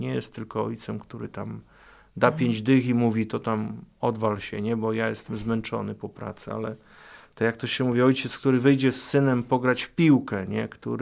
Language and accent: Polish; Kalisz, Greater Poland Voivodeship, Poland; born there; urodziłem się w Kaliszu